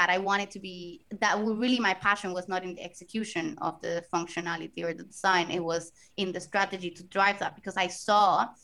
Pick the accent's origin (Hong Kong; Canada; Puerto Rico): Puerto Rico; first language Spanish; English is a second language; So I am originally from Puerto Rico. That's why the accent.